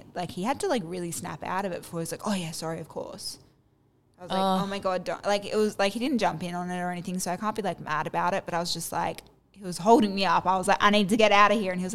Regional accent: Terrigal, New South Wales, Australia; I was on a date with a dude in Terrigal in my hometown.

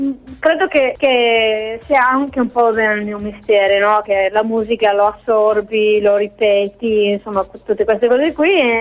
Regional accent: England, United Kingdom; Italian is a second language; now in Italy; Con questo accento, allora, no, arrivo dall'Inghilterra, sono pienamente inglese.

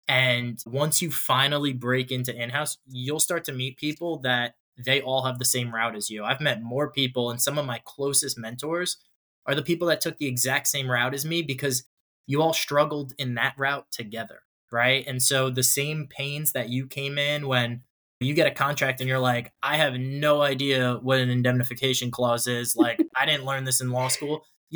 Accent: New Jersey, United States; also born or lived in New York; I come from New Jersey and New York.

